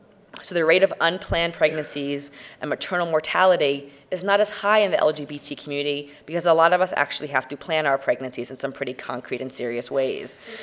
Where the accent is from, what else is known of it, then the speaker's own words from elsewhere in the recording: New Jersey, United States; So pizza, because I'm from New Jersey